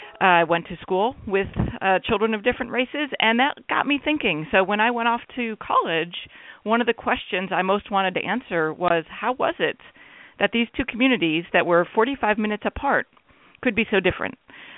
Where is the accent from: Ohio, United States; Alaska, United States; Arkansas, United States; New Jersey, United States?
Ohio, United States; Cleveland; I'm from Northeast Ohio, was raised in the suburbs of Cleveland.